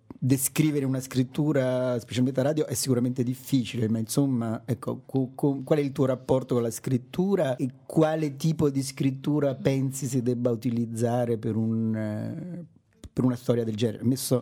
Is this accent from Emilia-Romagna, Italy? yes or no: no; Rome, Lazio, Italy; È un'impressione mia da romano provinciale che non capisce niente, o è vero?